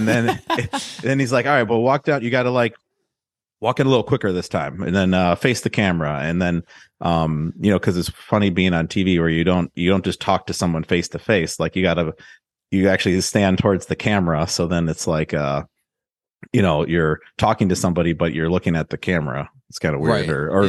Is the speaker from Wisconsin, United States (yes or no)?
yes; Milwaukee, Wisconsin, United States; And I'm from the Milwaukee area, and then I was going to go to college at UW-Madison.